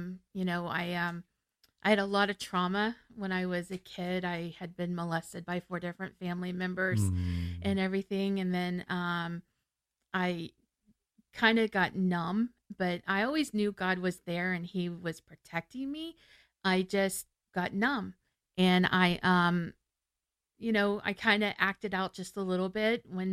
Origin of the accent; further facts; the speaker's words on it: Florida, United States; I grew up here in Central Florida. Like, my mom and all of her brothers were born in Kissimmee.